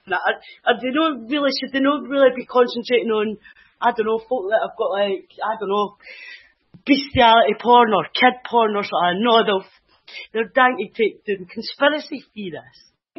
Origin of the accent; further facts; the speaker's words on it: Stirling, Scotland, United Kingdom; I'm from Stirling